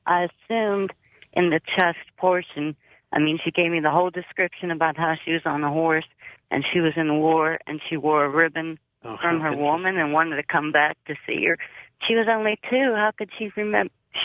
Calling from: Pittsburgh, Pennsylvania, United States; I'm calling from Pittsburgh.

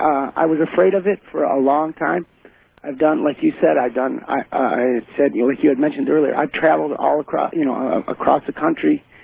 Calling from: Cleveland, Ohio, United States; I'm from Cleveland.

